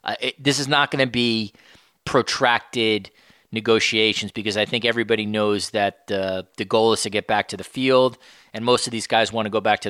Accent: United States; now in Canada; I'm very happy to be in Canada, to be honest. That's, you know, I am an American and I will always wish the best for my country. I don't intend to give up my American passport

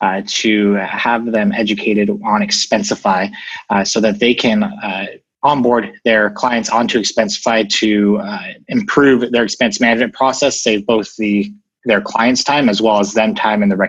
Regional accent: Phoenix, Arizona, United States; Arizona. Phoenix.

